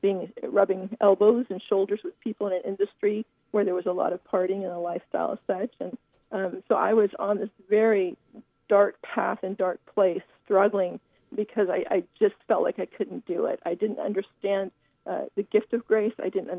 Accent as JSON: {"language": "English", "region": "California", "country": "United States", "tie": "born or raised there", "also_born_or_lived": "Colorado Springs", "said": "Well, I am a native of Southern California, and that's where I currently reside. And we lived here most of my life"}